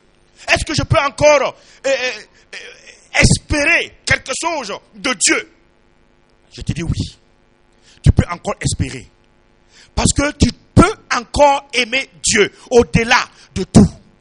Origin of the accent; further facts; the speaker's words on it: Burkina Faso; now in Mali; écoute, je suis venu du Burkina. Ici au Mali.